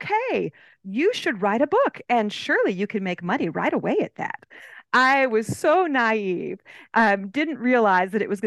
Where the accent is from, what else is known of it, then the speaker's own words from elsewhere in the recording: California, United States; moved away as an adult; now I've raised three babies in Texas, and they're all grown up, so I feel like I'm more Texan than Californian now.